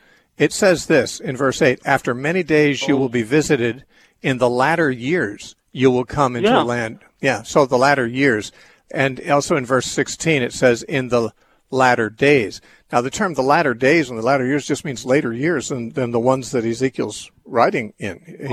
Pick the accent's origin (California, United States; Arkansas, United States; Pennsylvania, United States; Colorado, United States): California, United States; Yes, I was born and raised